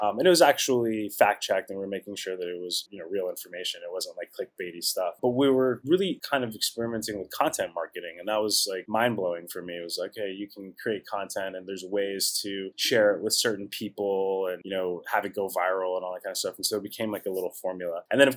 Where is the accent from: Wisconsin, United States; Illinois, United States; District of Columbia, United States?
District of Columbia, United States; Washington; also born or lived in California; I was born there initially. Kind of a long story. My childhood, I grew up kind of bi-coastal. I was raised on the East Coast in Washington, D.C., but I got to spend my summers out in California, Southern California.